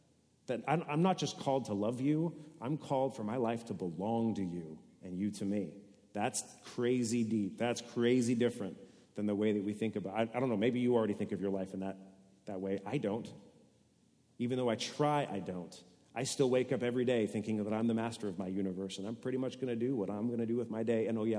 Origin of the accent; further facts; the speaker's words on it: United States; I'm an American. I don't belong to anyone.